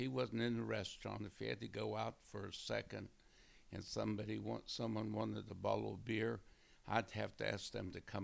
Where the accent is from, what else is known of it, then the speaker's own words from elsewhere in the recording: Liberty, United States; born there; I was born in Liberty, which is about a mile and a half west of Osage. Right now I'm 79 years old. I was born in 1940, March the 15th.